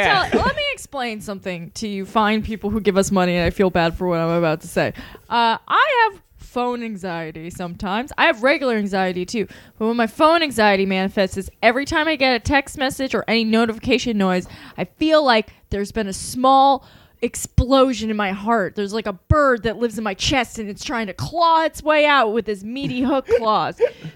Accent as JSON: {"language": "English", "town": "Long Island", "region": "New York", "country": "United States", "said": "I am from Long Island, and the opiate crisis has been raging there long before it caught up with the rest of the country."}